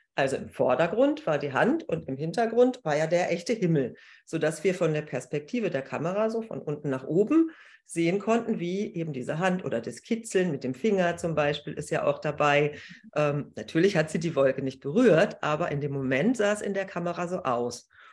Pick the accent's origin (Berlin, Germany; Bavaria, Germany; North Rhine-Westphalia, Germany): Berlin, Germany; wir kommen alle aus Berlin